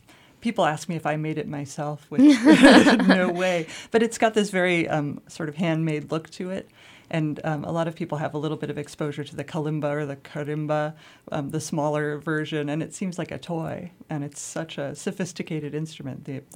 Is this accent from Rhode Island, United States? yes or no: no; Anchorage, Alaska, United States; I am. I grew up in Anchorage. My parents are both on the faculty at UAA.